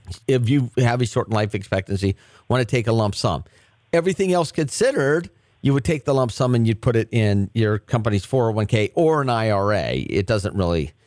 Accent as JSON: {"language": "English", "region": "West Coast", "country": "United States", "said": "because we're from the West Coast, right? We're not from, you know, Fairfield, Iowa, or Duluth, Minnesota."}